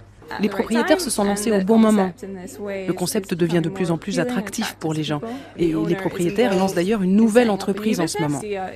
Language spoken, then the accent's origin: French; Scotland, United Kingdom; French is a second language; moved away as an adult; je viens d'Écosse à l'origine. J'ai déménagé ici il y a un an et demi.